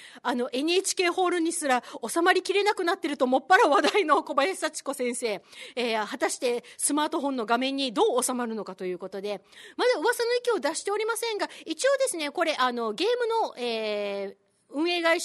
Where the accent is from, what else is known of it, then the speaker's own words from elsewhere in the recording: Kyushu, Japan; 生まれも育ちも九州の私からしたら、おい待て、山口県は中国地方だろうって